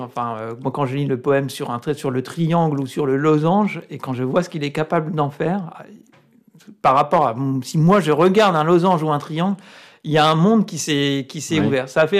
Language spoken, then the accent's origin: French; Louviers, Normandy, France; Moi, je suis de Louviers, donc à une trentaine de kilomètres d'Évreux.